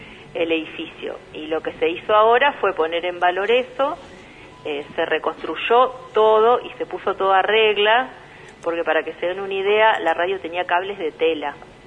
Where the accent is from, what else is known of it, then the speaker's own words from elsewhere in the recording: Rosario, Santa Fe, Argentina; Yo soy de Rosario, toda mi vida fui periodista desde los 19 años.